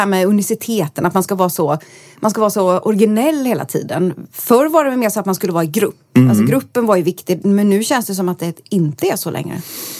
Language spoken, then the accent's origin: Swedish; Småland, Sweden; Jag är från Småland.